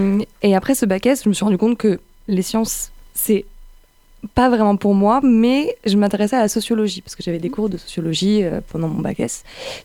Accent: Dijon, Bourgogne-Franche-Comté, France; now in Montpellier, France; le sud, donc moi je viens de Dijon, donc le soleil.

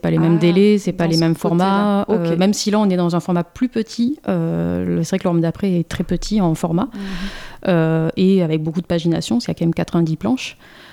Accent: Nîmes, Occitanie, France; Je suis d'origine de Nîmes. J'ai fait les beaux-arts là-bas.

